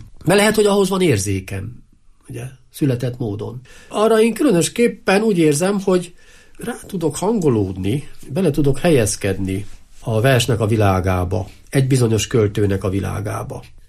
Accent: Szabolcs-Szatmár-Bereg, Hungary; A szűkebb szülőföld, ugye a felnevelő tájhaza, az én esetemben a szatmárbedegi Síkság tágabban nézve, és azon belül ugye a szülőfalum

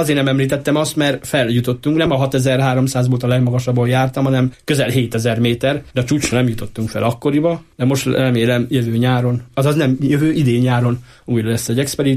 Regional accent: Hungary

